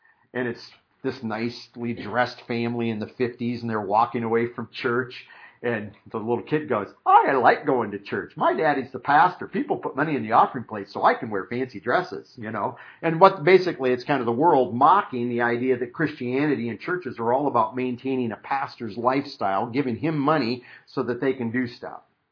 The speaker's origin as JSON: {"language": "English", "region": "Midwest", "country": "United States", "tie": "born or raised there", "said": "I grew up in the Midwest, and to be real honest, in the communities I grew up"}